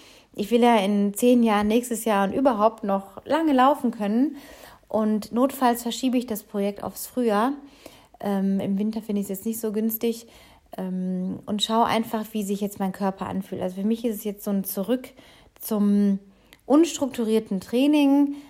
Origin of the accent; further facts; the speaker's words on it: Baden-Baden, Baden-Württemberg, Germany; gestern mal noch ein bisschen einen längeren Lauf probiert habe in meiner alten Heimat Baden-Baden mit 200, 300 Höhenmetern